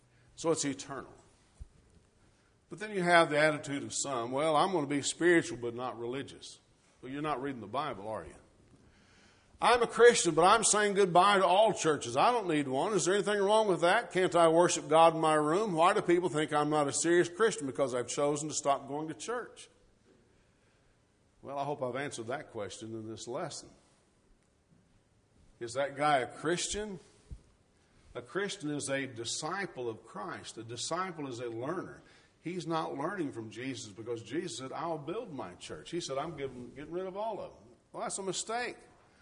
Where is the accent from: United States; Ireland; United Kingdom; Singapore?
United States; I'm a human. I'm an American.